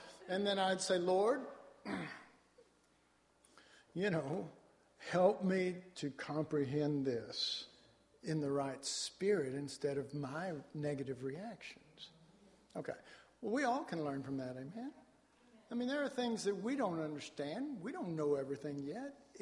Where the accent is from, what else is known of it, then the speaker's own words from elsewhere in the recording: Dallas, Texas, United States; And interestingly enough, we came into Dallas. Of course, I grew up in Oak Cliff, we did a show at the Fairmont Hotel in downtown Dallas